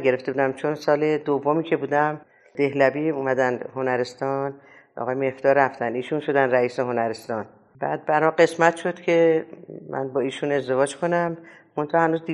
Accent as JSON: {"language": "Persian", "town": "Tehran", "region": "Tehran Province", "country": "Iran", "tie": "born there", "said": "من 6 بهمن 1326 در تهران در یه خانواده فرهنگی و هنری در واقع به دنیا اومدم."}